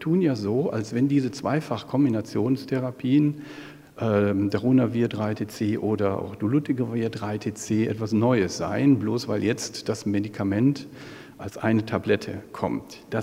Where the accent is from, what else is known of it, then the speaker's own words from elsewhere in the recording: North Rhine-Westphalia, Germany; wie man bei uns im Rheinland sagt